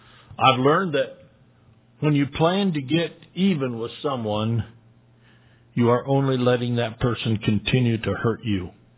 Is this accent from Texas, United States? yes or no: no; Great Falls, Montana, United States; from Great Falls.